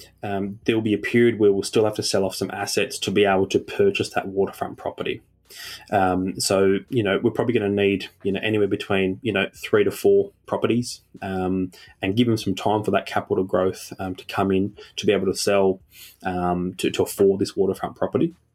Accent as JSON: {"language": "English", "town": "Sydney", "region": "New South Wales", "country": "Australia", "said": "for us, we've got no clue. We're from Sydney."}